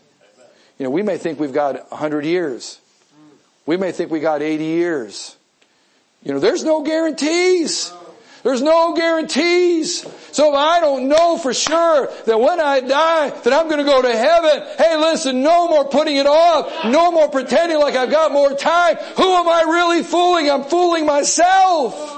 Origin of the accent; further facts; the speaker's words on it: Wisconsin, United States; Now where I grew up in Wisconsin, we consider people in Illinois as Southerners. We thought they were hillbillies. And where I lived way up in Wisconsin, we thought people in Milwaukee were Southerners. That's how far I lived up.